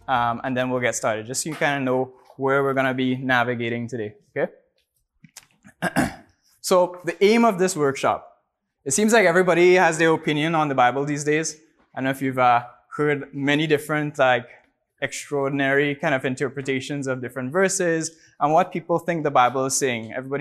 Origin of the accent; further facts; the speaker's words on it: Trinidad, Trinidad & Tobago; If you guys ever have any questions, or if I talk funny because I'm from Trinidad, please just put up your hands.